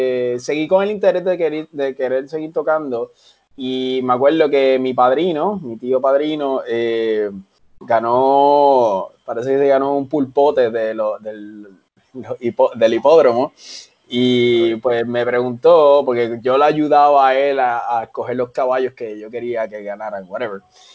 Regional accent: Bayamón, Puerto Rico; now in San Juan, Puerto Rico; originalmente soy de Bayamón, nací en Bayamón, pero ahora mismo vivo en San Juan.

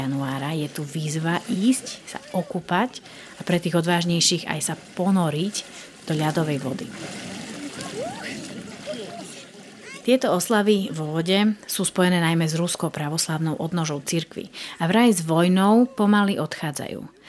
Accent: eastern Slovakia, Slovakia; sú často súčasťou Vianoc aj u nás na východe.

